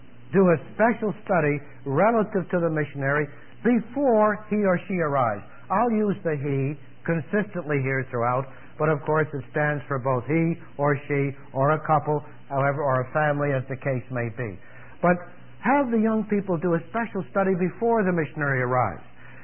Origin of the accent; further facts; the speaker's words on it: New Jersey, United States; And we grew up in New Jersey because he went into New York Harbor every day in connection with his work with a large shipping company.